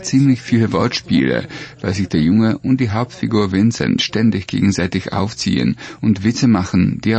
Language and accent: German; Trenčín, Trenčín Region, Slovakia; Es spielt sich in meiner Heimatstadt ab. Ich versuche darin, die Stadt Trenčín so vorzustellen